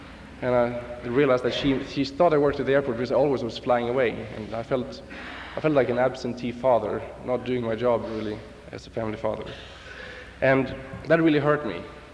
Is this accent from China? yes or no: no; Sweden; English is a second language; you can probably tell that I'm not from San Antonio. I'm not even from Texas, actually. I'm from one of the satellite states that we call Sweden.